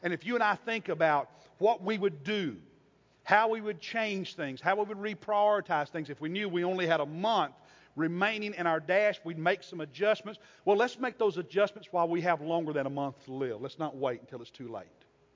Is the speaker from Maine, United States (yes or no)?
no; Kentucky, United States; I'm from Kentucky. We don't eat them there either.